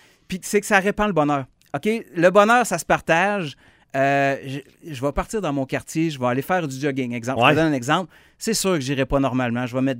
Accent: Saint-Prosper-en-Beauce, Quebec, Canada; est un band de mon village natal de Saint-Prosper-en-Beauce

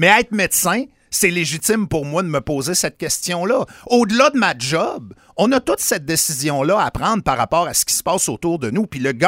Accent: Quebec, Canada; en tant que Québécois blanc

